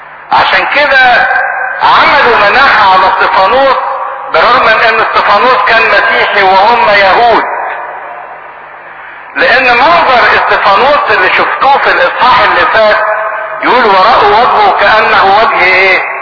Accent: Egypt; ما زال لحد دلوقتي احنا عندنا كمصريين فكرة 40 موجودة

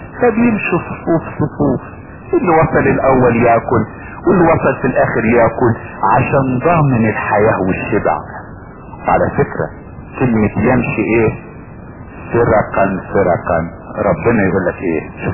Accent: Egypt

